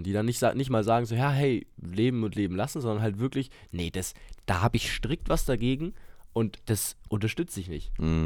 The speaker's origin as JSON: {"language": "German", "region": "Bavaria", "country": "Germany", "said": "ich komme auch aus Franken"}